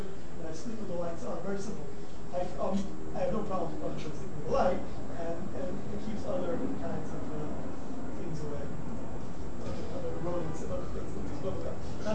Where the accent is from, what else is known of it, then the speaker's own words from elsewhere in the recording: Riverdale, New York, United States; I grew up in Riverdale, so my parents lived in an apartment building.